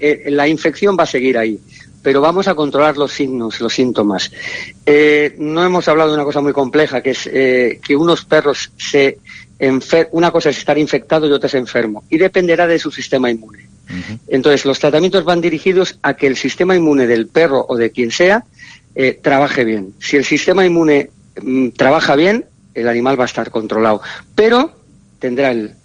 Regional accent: Barcelona, Catalonia, Spain; porque yo soy de Barcelona y allí es una zona endémica.

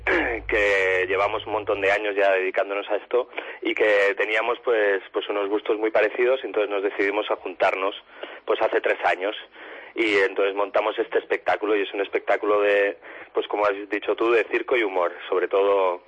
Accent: Valladolid, Castile and León, Spain; y yo que soy de Valladolid.

